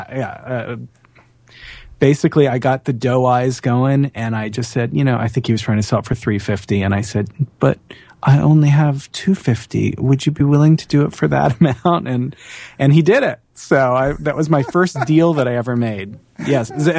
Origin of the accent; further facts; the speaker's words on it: Jacksonville, Florida, United States; I'm from Jacksonville, Florida.